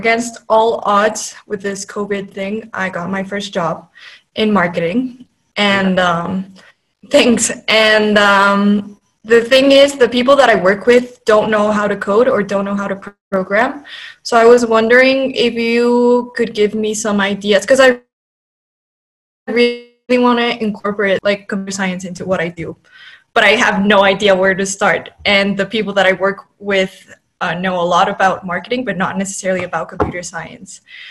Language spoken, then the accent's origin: English; Mexico; I'm from Mexico.